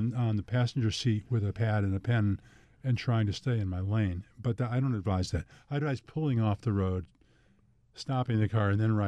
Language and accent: English; Elmira, New York, United States; No, I was raised in Elmira, New York